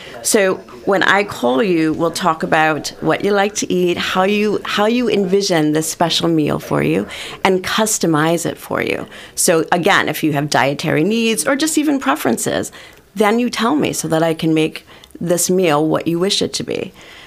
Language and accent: English; Cleveland, Ohio, United States; I'm from a suburb of Cleveland, Ohio. And I've been here in the Driftless area since 2013.